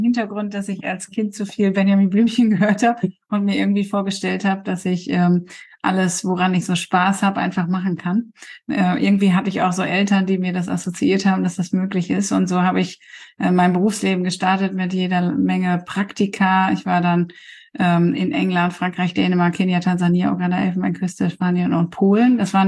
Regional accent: Coesfeld, North Rhine-Westphalia, Germany; born there; Ich bin gebürtige Coesfelderin und mein Mann kommt aus Rheine. Mhm. Also wir sind beide quasi Münsterlandkinder.

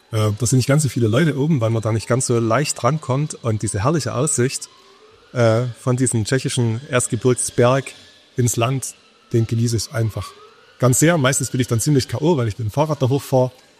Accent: Saxony, Germany; Also es ist halt meine Heimat, ich bin hier geboren und ich mag einfach die Landschaft, die Wälder, wo ich einfach wahnsinnig gerne bin.

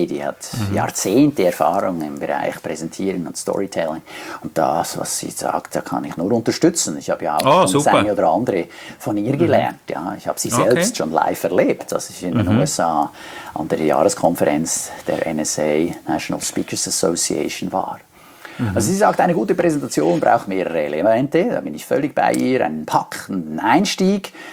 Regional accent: Switzerland; ich komme aus der Schweiz.

